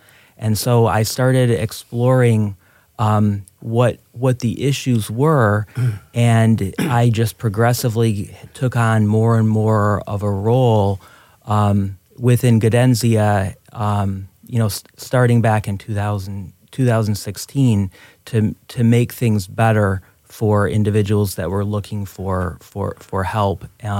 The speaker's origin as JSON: {"language": "English", "region": "Michigan", "country": "United States", "also_born_or_lived": "Illinois / Maine / Pennsylvania", "said": "My background is I'm originally from Michigan, but I started and did training in Illinois and Maine and finally Pennsylvania."}